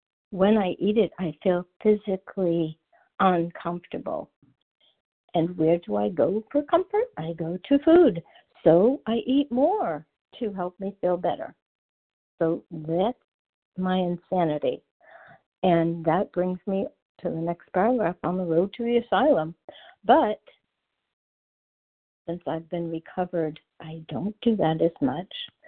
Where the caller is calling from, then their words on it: Clearwater, Florida, United States; Yes, I'm calling from Clearwater, Florida.